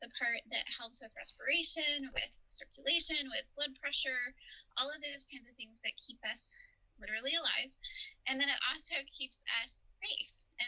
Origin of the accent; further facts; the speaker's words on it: San Angelo, Texas, United States; I'm from San Angelo. I love the water. I love sunshine. Good coffee.